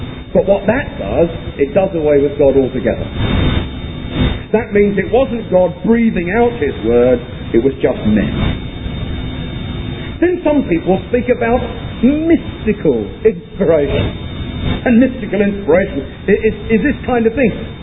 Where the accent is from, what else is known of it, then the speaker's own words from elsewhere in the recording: Eastbourne, South East England, United Kingdom; Now, some of you have had the wonderfully happy privilege of coming to my hometown for your holidays. Some of you, when you came, discovered that it rains on the south coast of England.